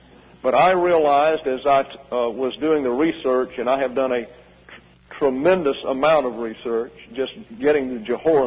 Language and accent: English; Alabama, United States; as my dad used to say about my hometown down in Alabama.